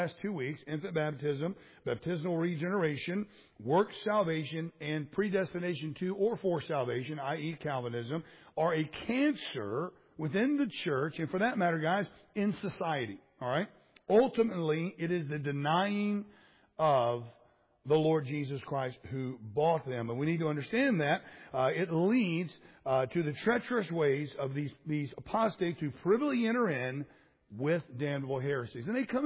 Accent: Florida, United States; and I grew up in Florida, the alligators

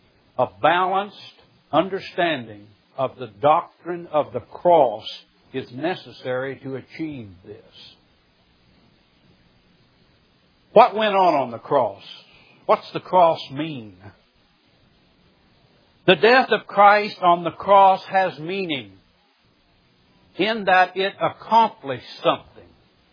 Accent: Missouri, United States; moved away as an adult; now in Birmingham, United States; When I moved from Southwest Missouri, the Ozarks, to Birmingham, Alabama, it took me a while to learn and make an adjustment to my new home. People here in the South do things a little bit different than us hillbillies in the Ozarks.

